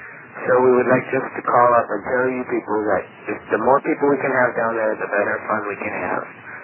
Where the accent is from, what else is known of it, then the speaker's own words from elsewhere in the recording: Canoga Park, California, United States; I'm from Canoga Park.